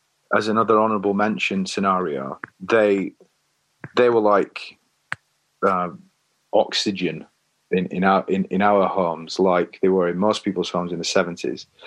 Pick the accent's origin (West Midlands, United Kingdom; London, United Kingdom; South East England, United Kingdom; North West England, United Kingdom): North West England, United Kingdom; Leigh; Lee, in Lancashire.